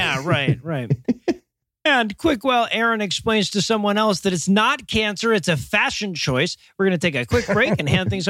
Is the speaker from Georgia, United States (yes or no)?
yes; Georgia, United States; A lot of people underestimate my home state of Georgia's progressive bona fides